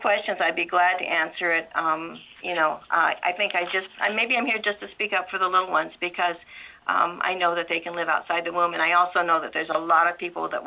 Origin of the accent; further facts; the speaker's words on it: United States; And it's a grisly practice that, as an American and as a human being, I find extremely, extremely disturbing.